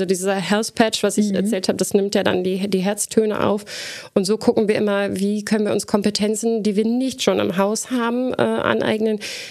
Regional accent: North Rhine-Westphalia, Germany; Ich muss ja jetzt die Chance nutzen im Mittelrheintal. Und ich bin ja auch als gebürtige Münsterländerin, ich bin kleben geblieben.

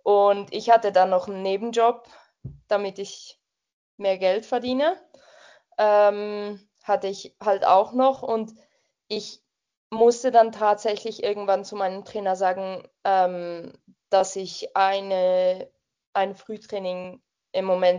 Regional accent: Switzerland; wir Schweizerinnen

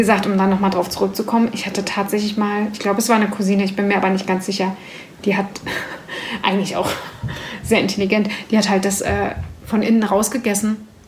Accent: Berlin, Germany

